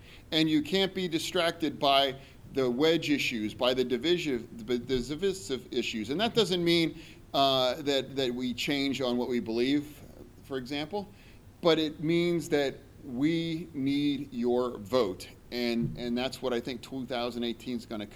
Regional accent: York, Pennsylvania, United States; Some of you may not know, I grew up in York. You know, I'm a York County guy.

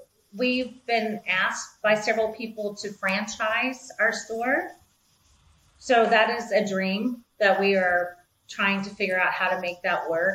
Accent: Florida, United States; I'm originally from Florida, so I do have we both are scuba divers.

